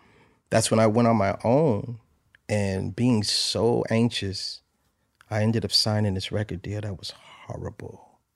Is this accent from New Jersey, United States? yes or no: no; New Haven, Connecticut, United States; I'm from New Haven, Connecticut.